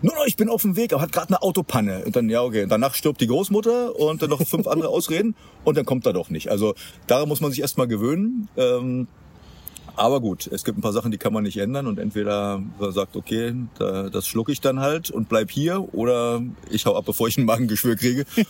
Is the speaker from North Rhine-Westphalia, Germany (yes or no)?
no; Berlin, Germany; Ja, ich bin in Berlin geboren, dort aufgewachsen.